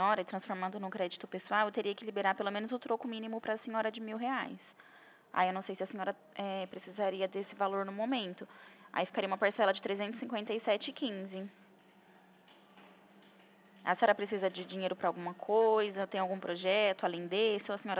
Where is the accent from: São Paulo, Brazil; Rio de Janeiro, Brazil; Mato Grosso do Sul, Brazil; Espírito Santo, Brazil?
São Paulo, Brazil; Presidente Prudente; eu sou de Presidente Prudente, São Paulo.